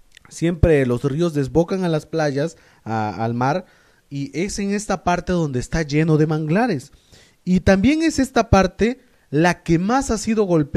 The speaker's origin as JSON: {"language": "Spanish", "country": "Mexico", "said": "¿Qué tan bendecidos por nuestro país, somos los mexicanos"}